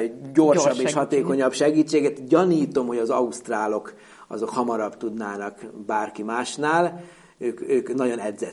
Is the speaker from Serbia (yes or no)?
yes; Horgoš, Vojvodina, Serbia; moved away as an adult; also born or lived in Subotica; now in Szeged, Hungary; Hát a Vajdaságból. Vajdaságból. Egész konkrétan Horgosról, ami a Röszke-Horgos országhatárnak a déli oldalán. Ugye Szabadkán születtem